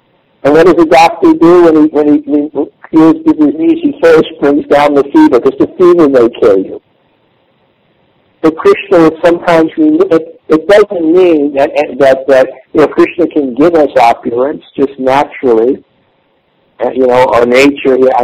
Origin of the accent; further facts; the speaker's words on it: New York, United States; when I was young, growing up in New York in high school, there was one beautiful girl that everyone was attached to.